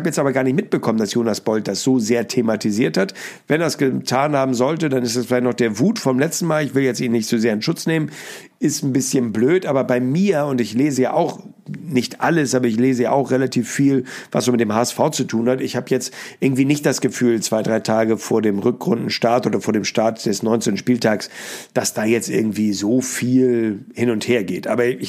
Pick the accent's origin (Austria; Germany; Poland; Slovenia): Germany; Hamburg; Ich bin als Hamburger natürlich schon mal ganz happy